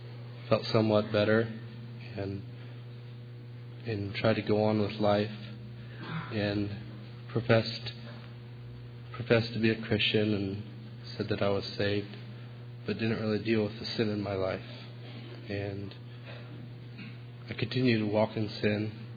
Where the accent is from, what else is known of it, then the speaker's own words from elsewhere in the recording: Alaska, United States; from Alaska.